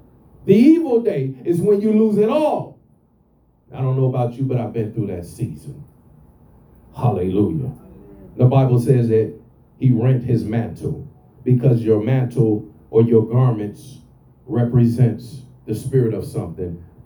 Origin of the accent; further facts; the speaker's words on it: Chicago, Illinois, United States; I'm from Chicago, so it's bitterly cold in the winter, and it's a very windy place.